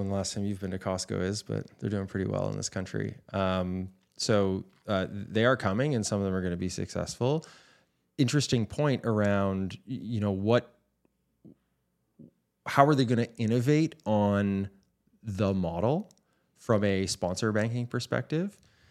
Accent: Canada; Ultimately, we're all Canadian and we all want to see our financial services continue to sector continue to grow

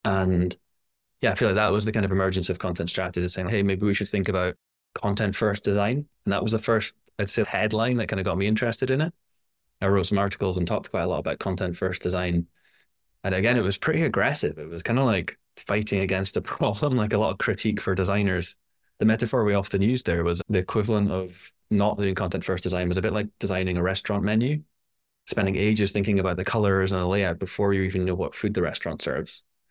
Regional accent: Scotland, United Kingdom; now in France; I'm from Scotland originally, and now based in France.

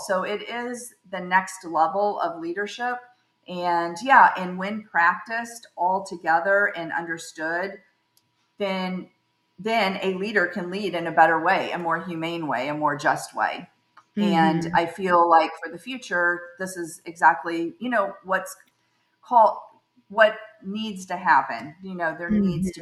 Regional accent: Cuba, Missouri, United States; because obviously I grew up in Cuba, Missouri, so we had to drive into Creve Coeur in order to, you know, be connected to our synagogue

